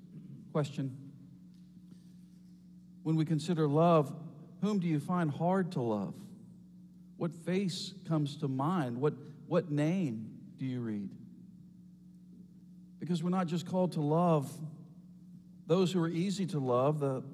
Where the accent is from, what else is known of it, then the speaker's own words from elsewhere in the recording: United States; And I'm an American, and I'm telling you, there's 50 states.